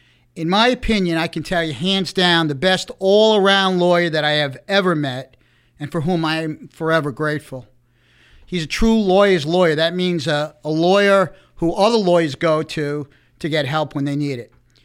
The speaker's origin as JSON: {"language": "English", "town": "Islip Terrace", "region": "New York", "country": "United States", "tie": "born or raised there", "said": "My sister and I were raised in Islip Terrace by these two amazing parents, went to East Islip High School, and then both of us were first generation in our family to go to college."}